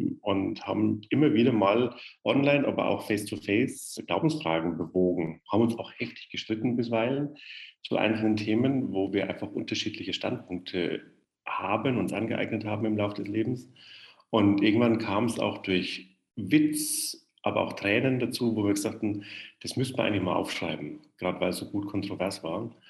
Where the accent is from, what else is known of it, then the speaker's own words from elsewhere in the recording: Bavaria, Germany; now in Munich, Germany; München ist für uns beide sehr wichtig, obwohl wir beide keine gebürtigen Münchner sind. Also man hört es am Dialekt, ich bin Franke, also evangelischer Franke im katholischen München.